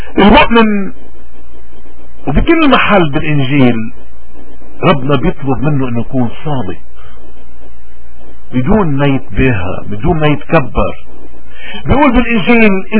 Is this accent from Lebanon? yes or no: yes; Lebanon; وعندنا بلبنان عندنا عطاء الأرض القداسي